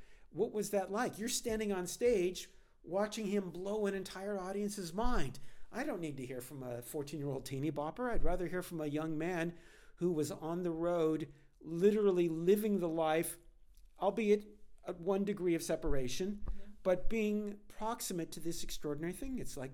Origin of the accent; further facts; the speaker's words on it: Los Angeles, California, United States; listen, I'm from Los Angeles. I have a very exalted sense of my own importance here.